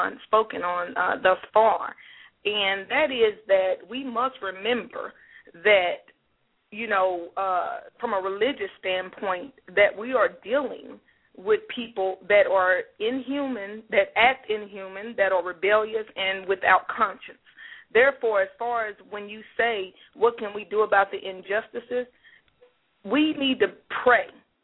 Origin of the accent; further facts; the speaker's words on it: Kansas City, Missouri, United States; I'm from Kansas City, Missouri.